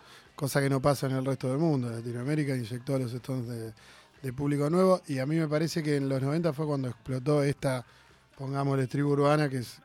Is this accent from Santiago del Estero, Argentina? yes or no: no; Junín, Buenos Aires Province, Argentina; born there; now in Rosario, Argentina; Yo vivo en Rosario, nací en Junín